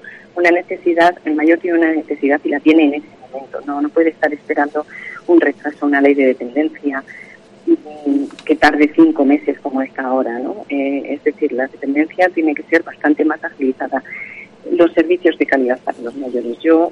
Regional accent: Soria, Castile and León, Spain; que la gente, los sorianos, decidamos, como ciudadanos españoles

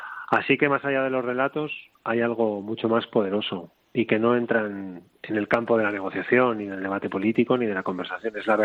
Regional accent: Basque Country, Spain; born there; el lugar donde yo nací, en Euskadi

